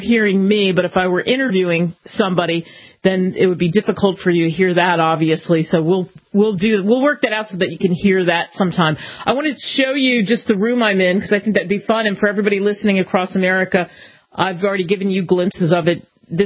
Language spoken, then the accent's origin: English; New Jersey, United States; When I grew up in Jersey